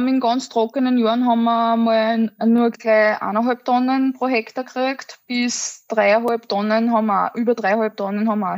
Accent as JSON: {"language": "German", "region": "Lower Austria", "country": "Austria", "said": "Das Klima verändert sich auch bei uns im Waldviertel, muss man ganz ehrlich sagen."}